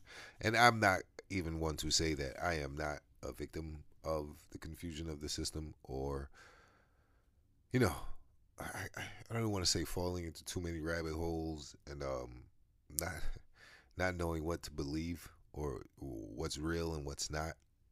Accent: United States; Like, I don't understand Americans. And I'm an American, so it feels weird.

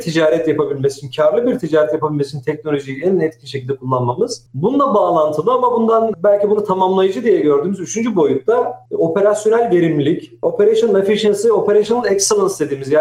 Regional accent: Sinop, Turkey; Sinopluyum. Bizde mikro milliyetçilik vardır. Severiz memleketimizi.

